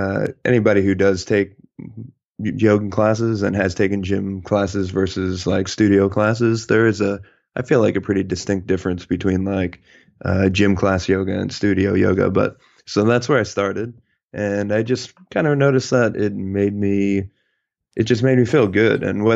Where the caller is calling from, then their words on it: San Jose, California, United States; I am in San Jose, California.